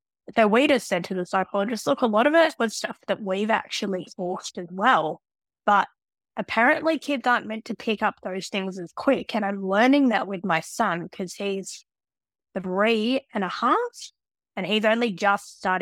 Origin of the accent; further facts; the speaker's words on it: Melbourne, Victoria, Australia; So when I was a child, we grew up in Melbourne.